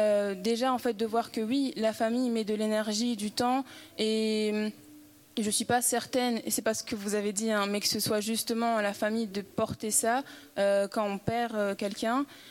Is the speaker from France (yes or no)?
yes; France; le constat que je fais en tant que Française